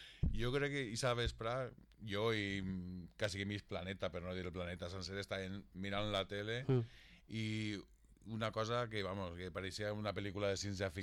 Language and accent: Catalan; Valencian Community, Spain; Nosaltres, com a valencians, ja sabem